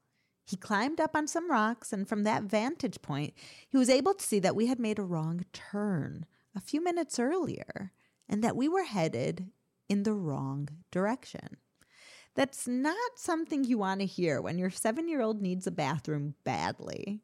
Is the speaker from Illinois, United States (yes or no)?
yes; Chicago, Illinois, United States; I grew up in Chicago, and I remember all the hype around making New Year's resolution for the new year on January 1st.